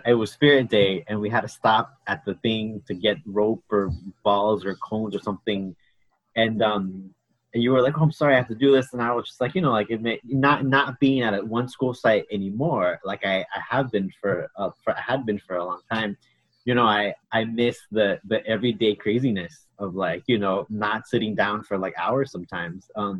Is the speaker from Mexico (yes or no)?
no; Santa Ana, California, United States; so I grew up in Santa Ana, in Santa Ana, and, you know, it's, you know, the Santa Ana winds are real